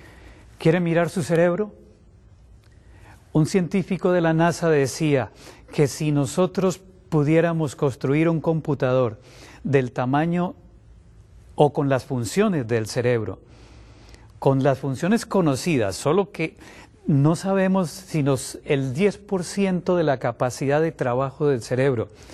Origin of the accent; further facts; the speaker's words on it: Colombia; soy médico internista, vengo de la República de Colombia